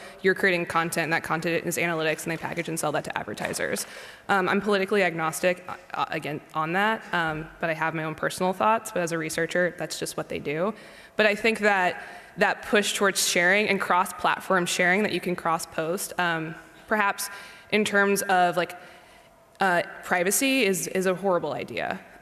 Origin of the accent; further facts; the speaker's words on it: Louisiana, United States; I'm speaking as an American, but I come from a hyper-specific place in the United States. I come from Louisiana, which is the American South.